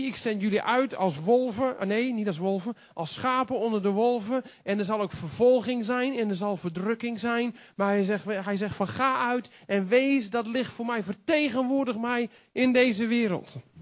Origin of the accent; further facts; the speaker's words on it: Groningen, Netherlands; Want ik kom natuurlijk uit het noorden, dus ik ben een Groninger. En dat kun je denk ik ook wel een beetje aan me horen.